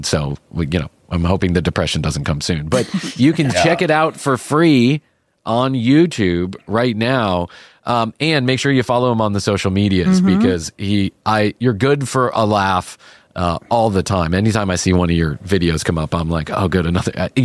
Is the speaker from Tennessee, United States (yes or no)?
no; Chicago, Illinois, United States; even when I grew up in Chicago, we did not go ice fishing.